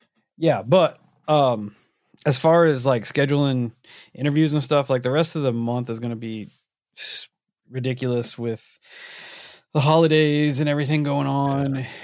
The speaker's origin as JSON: {"language": "English", "town": "East Los Angeles", "region": "California", "country": "United States", "tie": "born or raised there", "said": "Growing up in East LA, there have been a lot of stories of the hills and sewers I've ran into."}